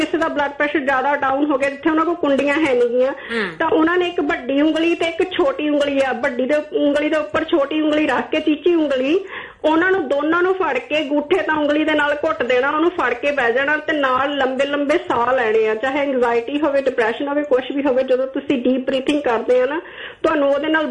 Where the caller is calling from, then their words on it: Canada; ਮੈਨੂੰ ਬਹੁਤ ਖੁਸ਼ੀ ਹੁੰਦੀ ਕਿ ਮੈਂ ਕੈਨੇਡਾ ਤੋਂ ਬੈਠ ਕੇ ਵੀ ਅਮਰੀਕਾ ਫੋਨ ਕਰਕੇ